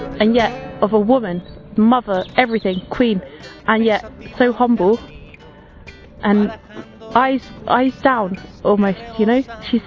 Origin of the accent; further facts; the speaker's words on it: England, United Kingdom; I'm from England. I'm 27.